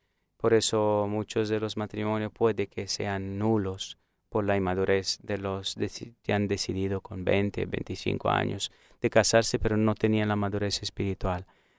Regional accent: Bucharest, Romania; Spanish is a second language; moved away as an adult; now in Argentina; Sí, yo vengo de Rumanía, de la diócesis de Bucarest, y Europa, es de Europa

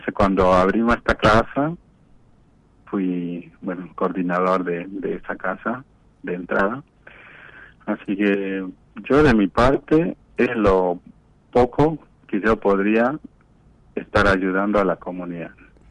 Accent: Ingeniero Juárez, Formosa, Argentina; me vuelvo a mi lugar, ¿no? A mi pueblo natal, que es Ingeniero Juárez, pero me vuelvo más a la comunidad de Huichí.

